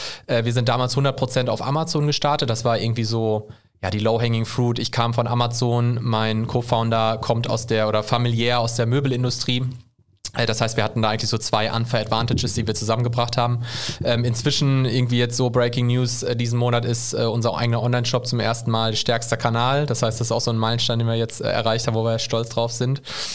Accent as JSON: {"language": "German", "town": "Gelsenkirchen", "region": "North Rhine-Westphalia", "country": "Germany", "tie": "born or raised there", "said": "33 Jahre, gebürtiger Gelsenkirchener, im Ruhrgebiet aufgewachsen."}